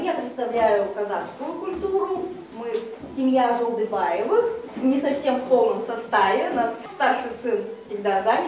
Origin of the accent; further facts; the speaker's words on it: Russia; Хотя я и родилась и выросла в России, но я очень хорошо знаю казахский язык.